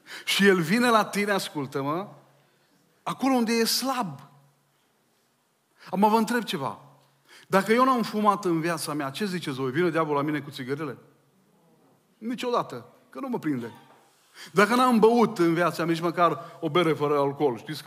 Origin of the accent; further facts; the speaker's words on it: Orșova, Mehedinți County, Romania; born there; m-am născut la Orșova, poate știți zona aceea, un oraș foarte frumos. Vă încurajez să-l vizitați, mai ales vara, e pe malul Dunării, acolo la graniță cu Serbia.